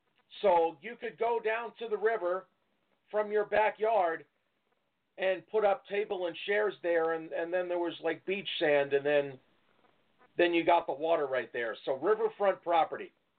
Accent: New York, United States; now in Las Vegas, United States; Because I just know that I'm originally a New Yorker, and I couldn't afford to live there.

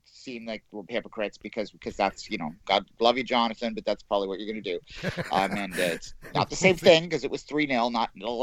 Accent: Canada; I think we as Canadian observers are sometimes a little too critical of the program.

